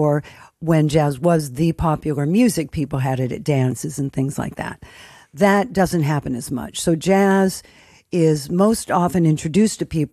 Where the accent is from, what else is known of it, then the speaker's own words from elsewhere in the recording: United States; I think one of the great things about jazz, and I say this as an American, is that I think that it could only have been born in America.